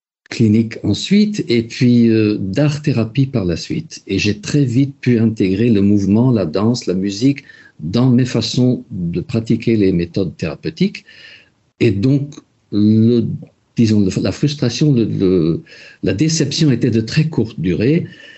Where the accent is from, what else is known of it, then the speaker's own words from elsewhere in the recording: Luxembourg; also born or lived in Paris, France; J'ai grandi au Luxembourg, oui. Je ne suis pas typiquement luxembourgeois, je suis de père parisien et de mère luxembourgeoise et j'ai beaucoup vécu et travaillé à Paris.